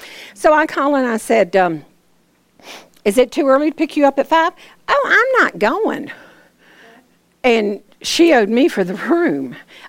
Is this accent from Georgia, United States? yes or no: yes; Georgia, United States; oh, Connie, I'm in from Georgia, and I don't have a way to go, and I don't know anything.